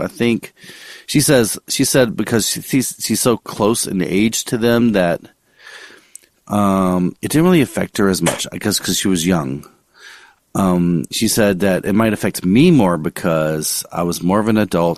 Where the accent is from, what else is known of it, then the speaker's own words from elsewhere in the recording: Gulf Coast, United States; Cause you know, I'm from the Gulf Coast and we're always, we went on the boat. We're always near those oil rigs.